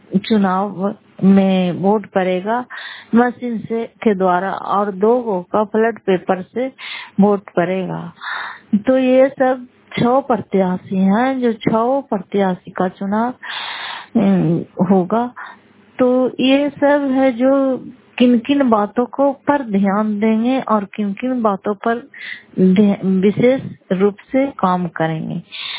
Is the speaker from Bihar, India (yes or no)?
yes; Fatehpur, Bihar, India; घर फतेहपुर, पंचायत मकलौता, जिला नालंदा, किराया पत्रा ब्लॉक के निवासी हूँ।